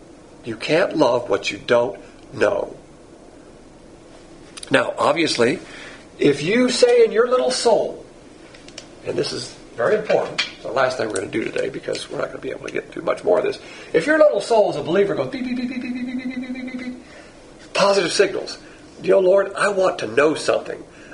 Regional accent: the South, United States; Me, I'm a Southerner

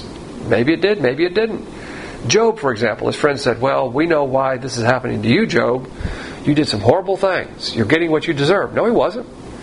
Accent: Southern United States, United States; Therefore, we take great consolation as a Southerner that in the late unpleasantness, we were in the right.

